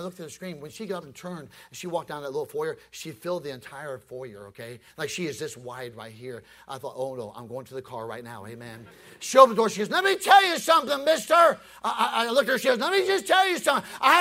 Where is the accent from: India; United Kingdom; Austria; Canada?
India; now in United States; I know, being an Indian person, that he's got millions and millions of God.